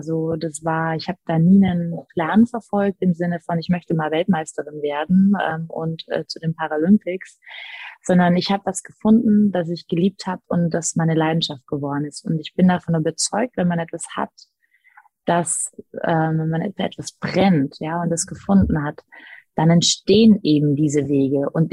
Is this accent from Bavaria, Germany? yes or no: yes; Bavaria, Germany; also born or lived in East Germany; dann bin ich am Bayerischen Dorf dann später groß geworden. Wir sind ja aus dem Osten raus, kurz nach meinem Unfall und bin dann am Bayerischen Dorf groß geworden.